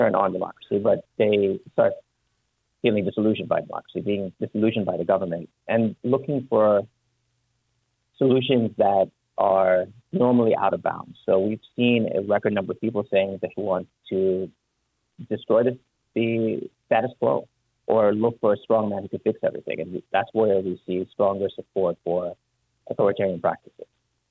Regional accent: Louisiana, United States; I'm from Louisiana, and we had a very similar experience during Katrina and our reactions to FEMA.

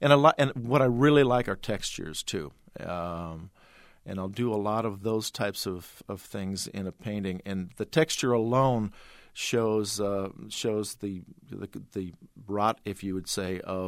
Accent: Chicago, Illinois, United States; born there; also born or lived in New York / Stamford, Connecticut / Milwaukee; I'm not a native Iowan. In fact, I was born in Chicago, Illinois, in Chicago itself, and I lived in New York. My father worked in Manhattan. I lived in Stamford, Connecticut, and also in Milwaukee.

